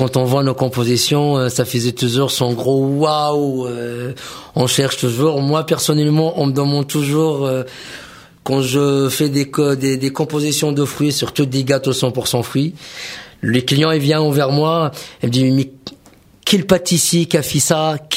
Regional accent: Morocco; Moi, je suis originaire du Maroc.

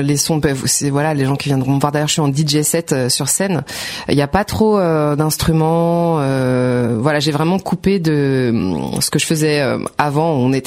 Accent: Île-de-France, France; À la base, je suis plutôt du 78.

